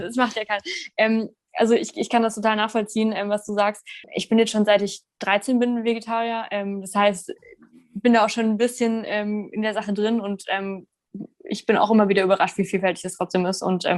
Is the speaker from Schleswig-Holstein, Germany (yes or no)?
no; Nienburg, Lower Saxony, Germany; In Nienburg, also in meinem Heimatort.